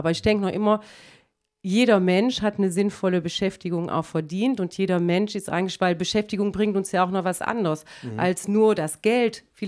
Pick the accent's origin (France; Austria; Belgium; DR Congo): Belgium; Wallonia; bei uns in Ostbelgien wird man sehr oft über diesen Beruf identifiziert